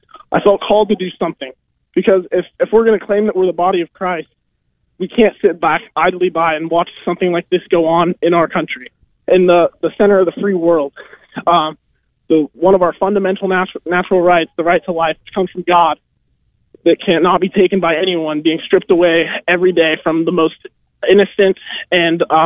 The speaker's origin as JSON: {"language": "English", "town": "Hopedale", "region": "Ohio", "country": "United States", "said": "I am from Hopedale, Ohio."}